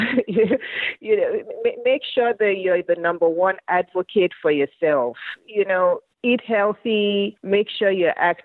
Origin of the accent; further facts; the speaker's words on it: Lagos, Nigeria; moved away as an adult; now in England; I was born in Lagos, Nigeria. I was born and raised there. I lived in Nigeria till I was 22, almost 23, before I moved to England. And I studied medicine in England.